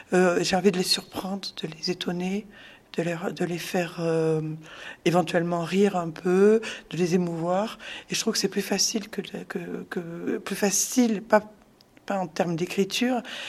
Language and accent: French; Lyon, Auvergne-Rhône-Alpes, France; je viens de Lyon, mine de rien, même si c'est pas très loin